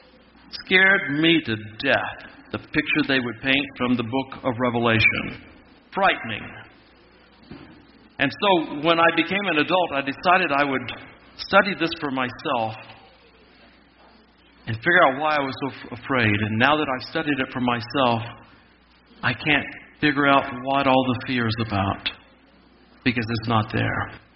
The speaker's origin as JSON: {"language": "English", "region": "Texas", "country": "United States", "tie": "born or raised there", "said": "Gail and I live in Dallas, and I grew up in Texas."}